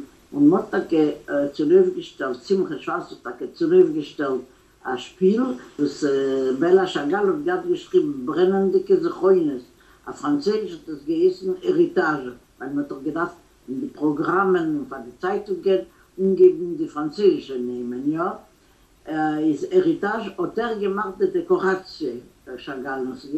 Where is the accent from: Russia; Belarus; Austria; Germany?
Belarus; Malorita, Brest Region; also born or lived in Gdansk, Poland; now in France; ich bin schon alt, 83 Jahre. Und ich bin nicht geboren in Frankreich, ich bin geboren in Polen.